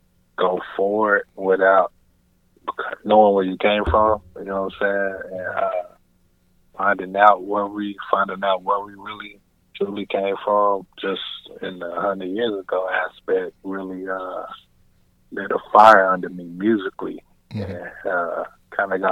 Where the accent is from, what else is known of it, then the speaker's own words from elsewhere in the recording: Tulsa, Oklahoma, United States; I'm from Tulsa, Oklahoma. I represent North Tulsa, man. I represent Black Wall Street.